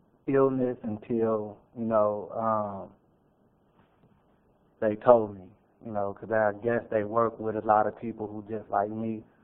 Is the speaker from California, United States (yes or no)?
yes; San Francisco, California, United States; I only have a little bit to talk about, but I came from San Francisco. I've been out here for about 4 years.